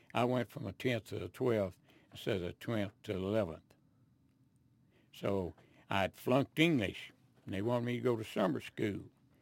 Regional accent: Waco, Texas, United States; I was born right here in Waco, Texas, August 10, 1923. Born and raised in Waco. Went through school in Waco.

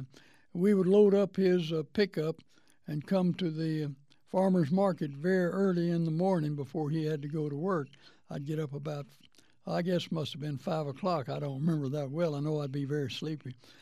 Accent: Waco, Texas, United States; Actually, I was born here in Waco, lived here until I was 7 years old

